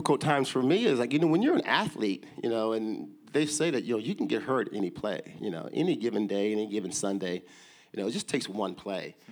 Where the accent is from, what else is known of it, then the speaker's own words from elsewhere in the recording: Kansas, United States; You know, I grew up in Kansas, as I said, and I have seven siblings, and I'm the sixth youngest of eight, and single parent